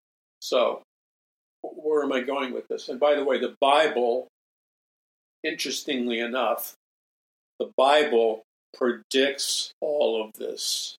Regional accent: New York City, New York, United States; I never met a born-again Christian in my entire life growing up in New York City.

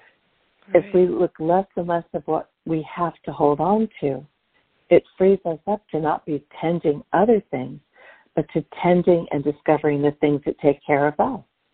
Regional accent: Los Angeles, California, United States; And I'm from Los Angeles, the land of earthquakes.

